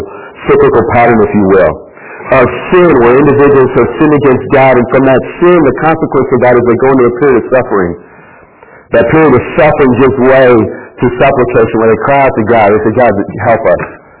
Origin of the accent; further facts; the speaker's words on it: Texas, United States; I was born and raised in Texas. I'm a Texan. No bones about it.